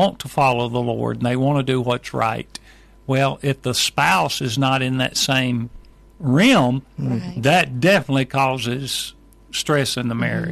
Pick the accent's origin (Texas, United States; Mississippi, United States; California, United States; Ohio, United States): Mississippi, United States; I'm from the United States, from the great state of Mississippi. Awesome. Mississippi is down in the bottom part of the United States, and we are from there, but we travel a lot